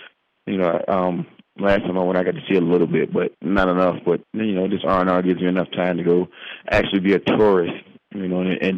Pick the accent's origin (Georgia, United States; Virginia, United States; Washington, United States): Virginia, United States; No, I'm from Virginia. My wife's from Illinois.